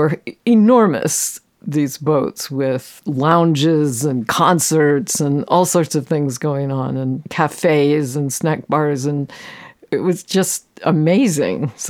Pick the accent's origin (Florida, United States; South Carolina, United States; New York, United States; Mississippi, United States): New York, United States; Poughkeepsie; And when I was a kid growing up in Poughkeepsie, my parents had moved north from the city